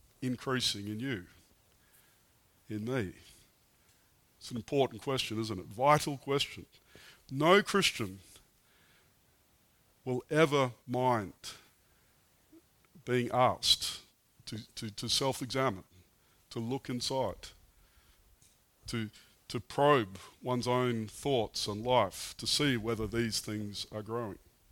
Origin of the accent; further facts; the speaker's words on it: Australia; now in France; You know, I'm a man. I'm from Australia. We don't do that. We don't kiss other men.